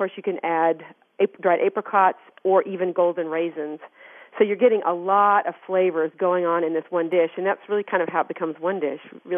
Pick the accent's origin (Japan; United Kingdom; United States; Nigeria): United States; the South; She, of course, I grew up in the South, and she used a cornbread dressing.